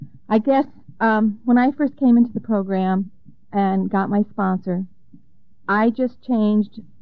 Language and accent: English; Mason City, Iowa, United States; from Mason City.